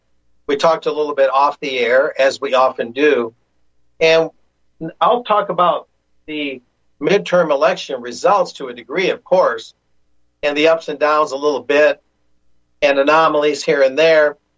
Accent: Michigan, United States; I was concerned from my home state of Michigan about Proposal 3

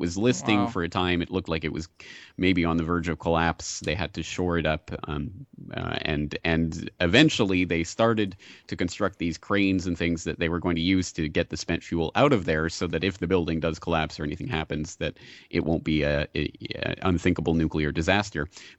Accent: Canada; I am Canadian, but I've become a bit of a wussy for the last 9 years, 10 years here, so.

